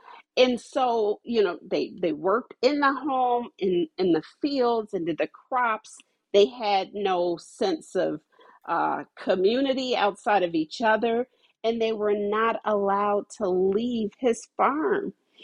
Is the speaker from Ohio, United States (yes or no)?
yes; Ohio, United States; because, you know, I'm from Ohio, and a lot of the people in, you know, the Kentucky area